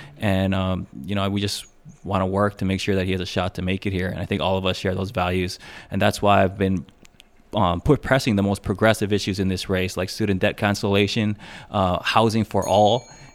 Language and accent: English; Hawaii, United States; I was born and raised in Hawaii, come from at least seven generations.